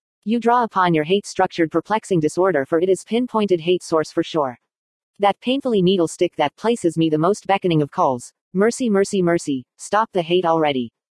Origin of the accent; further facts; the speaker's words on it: San Bernardino, California, United States; I've been back in my hometown of San Bernardino since July of 2017. I've been living with my mother in the house that I grew up in since I was age 5. I am now at age 55